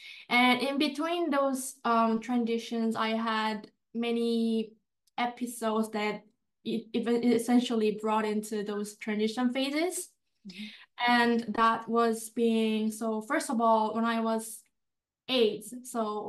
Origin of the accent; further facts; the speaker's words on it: South Korea; It's hard to pronounce. I appreciate how you pronounce it this time. I'm from South Korea